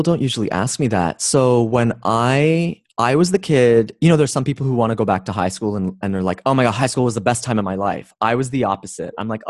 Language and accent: English; Ontario, Canada; so I'm Canadian. And at that time in Ontario, we had 5 years of high school.